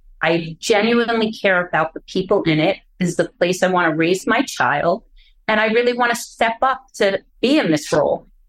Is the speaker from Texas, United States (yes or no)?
no; Bronx, New York, United States; I'm born and raised in the Bronx.